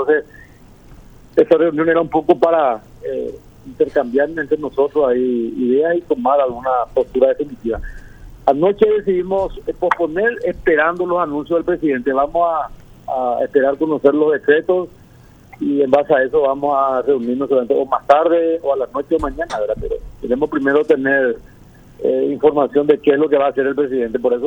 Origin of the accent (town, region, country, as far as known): Paraguay